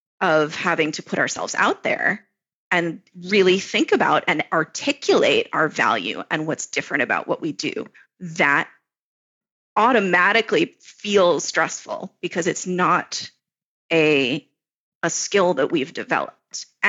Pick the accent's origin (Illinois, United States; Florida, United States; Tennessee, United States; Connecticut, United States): Florida, United States; I grew up in Florida, so I can answer this question.